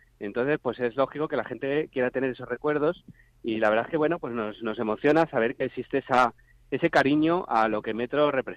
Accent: Community of Madrid, Spain; no ya como consejero, sino lo estoy como madrileño.

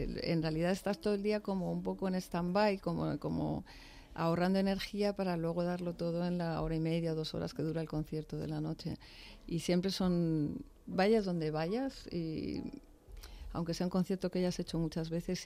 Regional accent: Madrid, Community of Madrid, Spain; born there; Yo nací en Madrid, pero padre y madre daneses.

